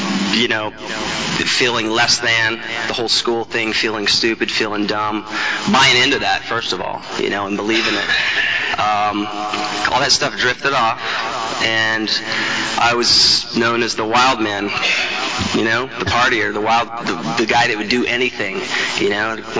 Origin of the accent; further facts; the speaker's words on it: Texas, United States; also born or lived in Billings, Montana; I was born in Billings, Montana. Lived there for 3 years, moved to Texas, so I claim that I'm a Texan. Spent most of my life growing up in Texas.